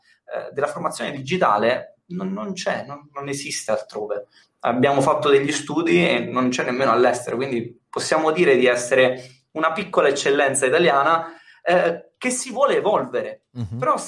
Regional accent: Milan, Lombardy, Italy; now in Termoli, Italy; Io sono da Milano, mi sono trasferito a Termoli, anche per star vicino alla famiglia

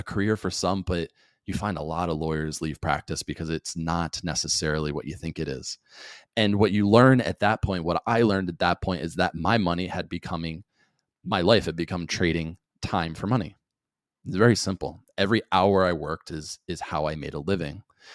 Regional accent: New Jersey, United States; I came from a blue collar background, you know, growing up in South Jersey, and I didn't know wealthy people.

